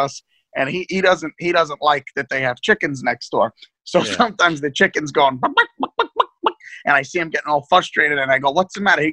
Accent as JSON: {"language": "English", "town": "Brooklyn", "region": "New York", "country": "United States", "said": "We're from Brooklyn. We don't know how to maintain grass."}